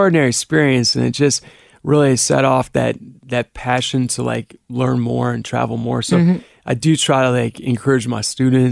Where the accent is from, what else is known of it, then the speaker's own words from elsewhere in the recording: Cleveland, Ohio, United States; I used to watch the cartoons on Saturday morning in Cleveland. I grew up in Cleveland.